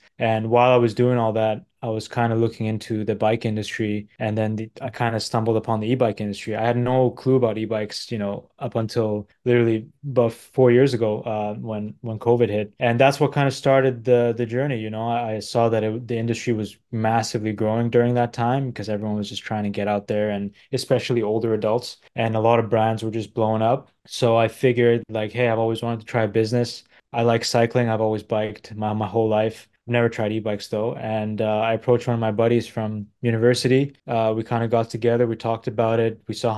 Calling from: New York City, New York, United States; I'm calling in from New York City. Just got here actually a couple of days ago. Just moved here.

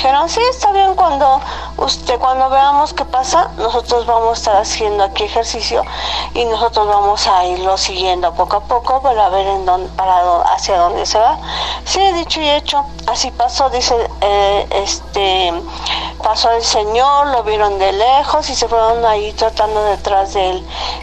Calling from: Atizapán, State of Mexico, Mexico; de Atizapán, Estado de México.

